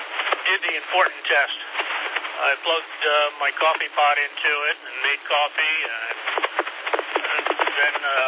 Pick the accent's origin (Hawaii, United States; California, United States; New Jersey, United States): New Jersey, United States; also born or lived in Staten Island; Very long time ago, 40, 50 years ago, I was from New Jersey and was born on Staten Island.